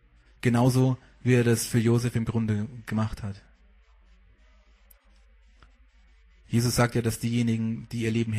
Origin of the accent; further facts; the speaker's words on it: Hammelburg, Bavaria, Germany; gerade in Hammelburg, wo ich aufgewachsen bin